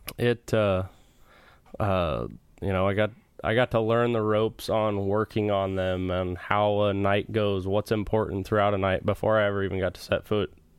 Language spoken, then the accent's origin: English; Brownstown, Indiana, United States; Don O'Neill. You know, growing up around Brownstown, he was the guy.